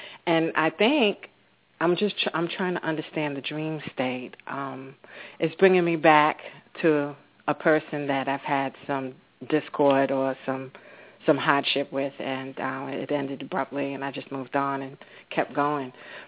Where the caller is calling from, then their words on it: Atlanta, Georgia, United States; I'm calling from Atlanta, Georgia.